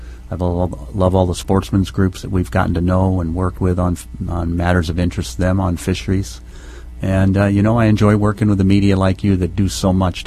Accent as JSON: {"language": "English", "region": "Virginia", "country": "United States", "tie": "born or raised there", "said": "Well, I grew up in the state of Virginia and did a lot of my fishing on the East Coast, and so that's my background."}